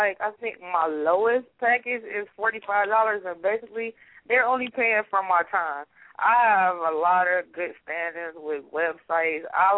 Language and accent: English; Cleveland, Ohio, United States; I guess because everybody say I sound country. I'm like, I'm from Cleveland. Ain't nothing country about Cleveland